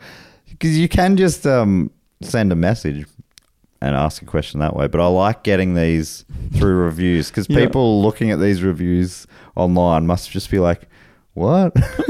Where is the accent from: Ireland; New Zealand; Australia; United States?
Australia; accent: Australian; now in United Kingdom; I say to you, good day, mate. Sorry, my accent softened a bit. I've been in old Blighty too long.